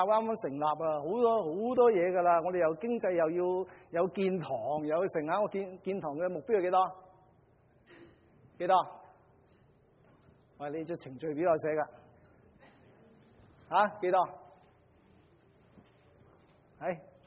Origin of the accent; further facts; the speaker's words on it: Guangdong, China; 我哋廣東人都咁講啦